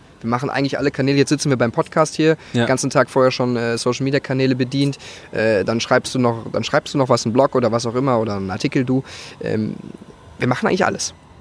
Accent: Gelsenkirchen, North Rhine-Westphalia, Germany; Ich komme aus dem Pott, gebürtig. Gelsenkirchen, wunderschöne Gelsenkirchen.

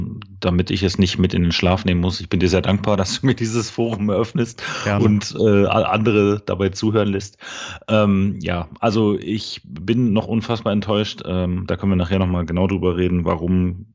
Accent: Berlin, Germany; ich bin im schönen Berlin-Spandau geboren. Bin dort auch aufgewachsen, später nach Charlottenburg gezogen, Charlottenburg-Wilmersdorf. Und ja, habe mir so das Berlin immer weiter so zu meinem gemacht, also so ein bisschen den Horizont erweitert. Und zum Studium bin ich dann aber nach Dortmund gekommen.

